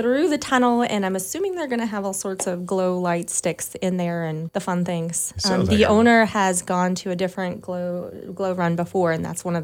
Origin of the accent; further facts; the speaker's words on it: Montana, United States; I am. And then my mom remarried and we went into the Army and moved all over the United States.